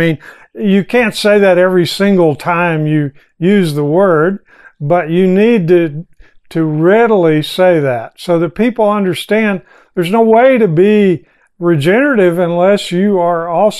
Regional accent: Texas, United States; I grew up in Southeast Texas, and my grandparents were from Southwestern Louisiana, but they had a family farm that they set up in Southeast Texas.

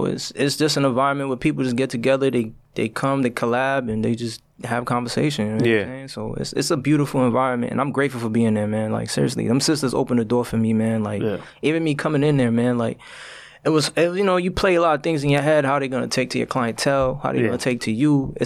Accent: Brooklyn, New York, United States; I'm from New York. I was born in Brooklyn.

